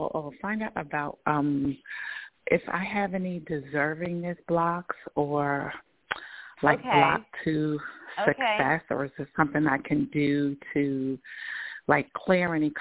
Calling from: New York, United States; Oh, Katie from New York.

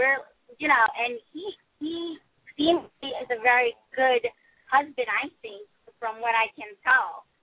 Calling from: Massachusetts, United States; Hi. I'm calling from Massachusetts

